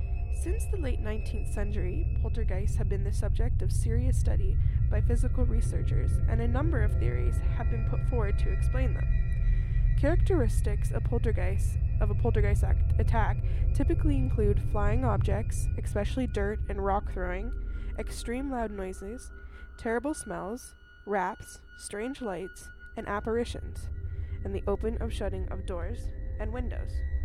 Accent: Canada; I'm from Canada, as you know, and you're way over there, which is awesome.

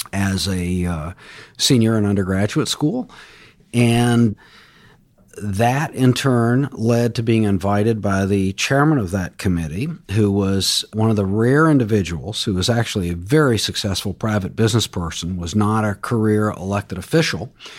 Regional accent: Jacksonville, Florida, United States; I grew up in Jacksonville, Florida. I was born in the mid-50s. My family had been in Florida for quite a while.

